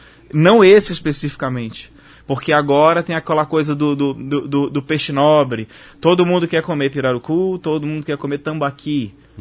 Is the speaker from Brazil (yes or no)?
yes; Manaus, Amazonas, Brazil; born there; Eu, por exemplo, sou manauara de nascença.